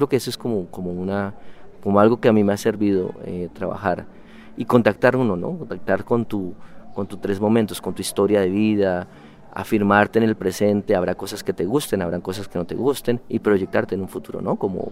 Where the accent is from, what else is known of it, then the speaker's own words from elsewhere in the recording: Colombia; estoy aquí, soy colombiano.